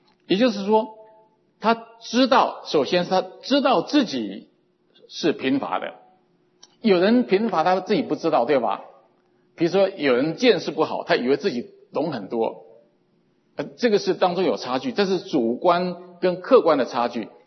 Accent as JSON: {"language": "Chinese", "country": "Hong Kong", "said": "我是来自香港的女强盗"}